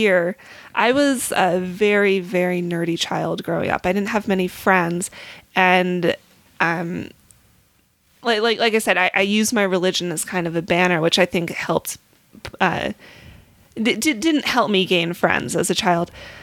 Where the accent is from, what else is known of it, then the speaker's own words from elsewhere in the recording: East Coast, United States; I grew up on the East Coast, and in our town, which was predominantly Catholic and Jewish, we were the only LDS family.